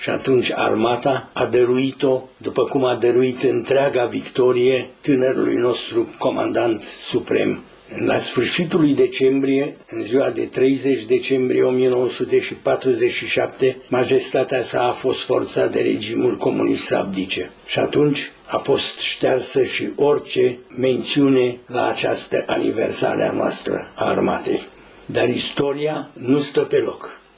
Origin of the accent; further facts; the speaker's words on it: Transylvania, Romania; am fost trimis și eu din nou acasă, în satul meu din Ardeal, unde eram învățător.